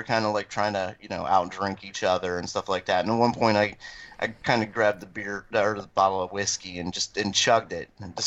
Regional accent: Cincinnati, Ohio, United States; I'm a Cincinnatian. We're heavily German here, so we also have to drink.

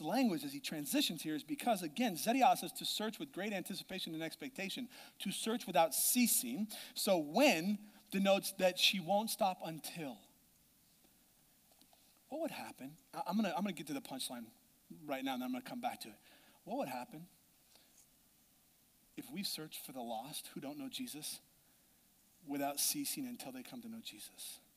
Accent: Nebraska, United States; I didn't even bother with going to the zoo because I'm from Nebraska.

